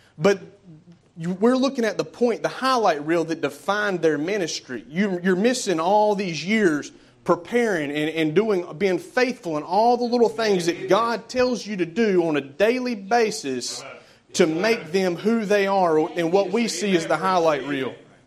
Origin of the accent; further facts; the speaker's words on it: North Carolina, United States; Now, I'm from North Carolina, and I go to revival meetings.